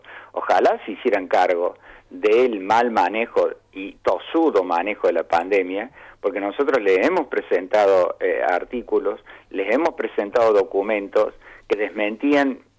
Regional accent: Córdoba, Argentina; also born or lived in Misiones; Yo soy de Córdoba, pero estuve 6 años en Misiones, en El Dorado.

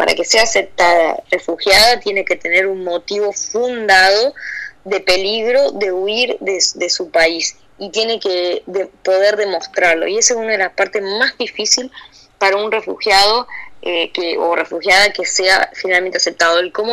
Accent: Argentina; yo soy de Argentina

